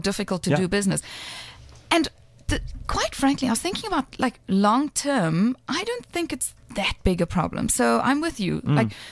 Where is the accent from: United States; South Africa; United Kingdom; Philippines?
South Africa; I'm South African